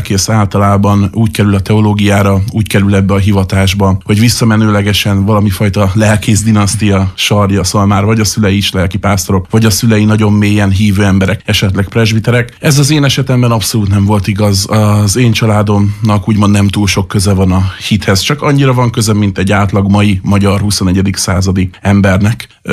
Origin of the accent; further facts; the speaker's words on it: Hungary; És hát azért nem lehetett megkerülni nyilvánvalóan a kereszténységet sem, főleg itt Európában magyarként.